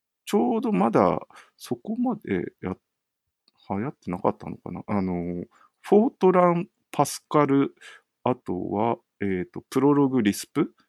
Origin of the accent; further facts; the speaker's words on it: Hokkaido, Japan; 北海道、私出身なんですけど